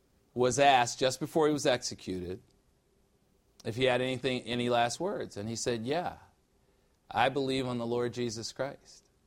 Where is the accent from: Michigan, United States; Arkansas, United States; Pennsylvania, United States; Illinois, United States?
Illinois, United States; but I am from Illinois, and I think now that I've said that, they will understand why I'm saying this, right? Because Illinois and Wisconsin, we don't, you know, we just don't get along.